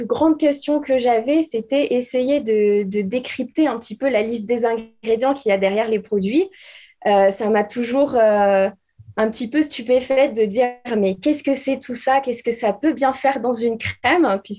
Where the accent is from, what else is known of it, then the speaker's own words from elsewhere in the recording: Bordeaux, Nouvelle-Aquitaine, France; j'avais fait le choix de rester dans la ville où je suis née, où j'ai grandi, donc à Bordeaux.